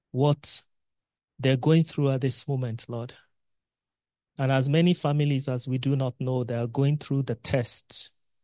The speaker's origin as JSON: {"language": "English", "country": "Nigeria", "said": "I was speaking with someone in Nigeria, my home country today"}